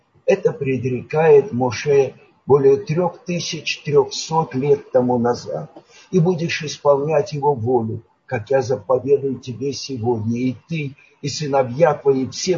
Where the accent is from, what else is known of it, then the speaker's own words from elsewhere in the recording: Odesa, Odesa Oblast, Ukraine; Я родился в Одессе. И возле меня была Соборная площадь.